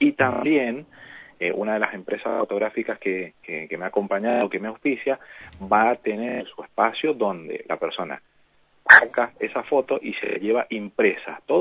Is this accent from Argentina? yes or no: yes; Mendoza, Argentina; Mendocino, sí, soy mendocino.